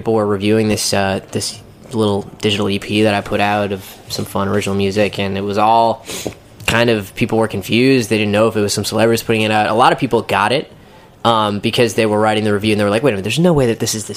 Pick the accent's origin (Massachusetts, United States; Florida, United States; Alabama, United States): Massachusetts, United States; Boston; I was born and raised in Boston, and I grew up DJing, playing a bunch of different instruments